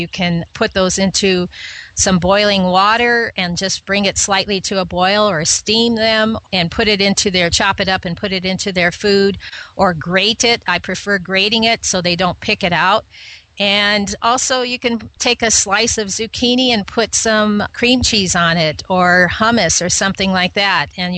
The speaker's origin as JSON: {"language": "English", "town": "Tubac", "region": "Arizona", "country": "United States", "tie": "born or raised there", "said": "I went to the Tubac Olive Company, which is here in my hometown."}